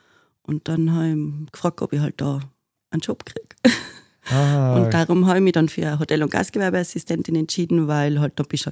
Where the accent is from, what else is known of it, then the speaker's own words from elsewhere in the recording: Tyrol, Austria; also born or lived in Styria; Ich bin ja aufgewachsen in Tirol, zwischenzeitlich in der Steiermark gewesen und dann wieder nach Tirol zurück.